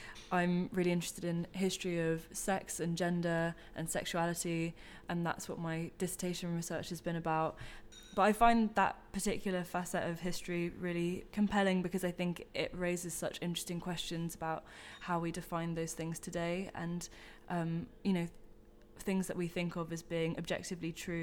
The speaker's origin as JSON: {"language": "English", "region": "London", "country": "United Kingdom", "said": "I'm also from London"}